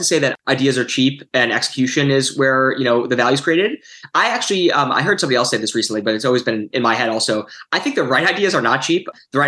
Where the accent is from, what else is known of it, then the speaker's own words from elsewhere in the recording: Glencoe, Illinois, United States; also born or lived in Chicago; Yeah, I was born in Chicago, and then pretty quickly, my parents moved us out to the northern suburbs. So we're here in Glencoe now. Was raised here my whole life, never moved.